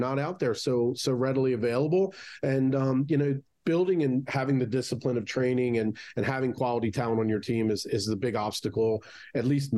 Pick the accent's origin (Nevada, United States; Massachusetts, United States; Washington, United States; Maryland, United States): Maryland, United States; Baltimore; now in New Jersey, United States; And so I am originally from Baltimore, moved up to New Jersey.